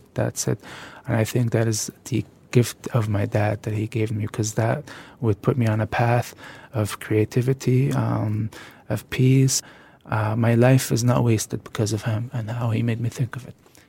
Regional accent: Gaza, Gaza Strip, Palestine; and then I said, hey, I'm from Gaza.

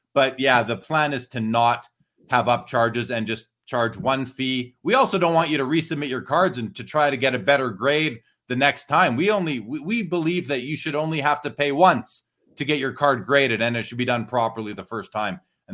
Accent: Winnipeg, Manitoba, Canada; now in Calgary, Canada; Yeah, I'm from Winnipeg originally.

